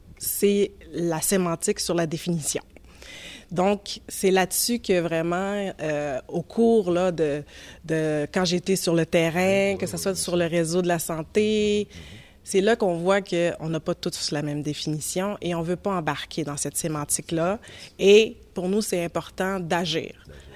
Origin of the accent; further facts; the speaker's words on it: Longueuil, Quebec, Canada; also born or lived in Montreal; Je suis née à Montréal, à Royal Victoria. Sauf qu'on est déménagé rapidement à Longueuil.